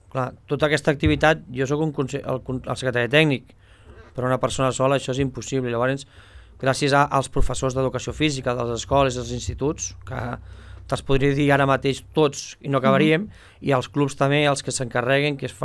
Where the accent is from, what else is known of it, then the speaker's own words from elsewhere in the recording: Sarral, Catalonia, Spain; jo sóc de Sarral i jo fa, bueno, tinc 47 anys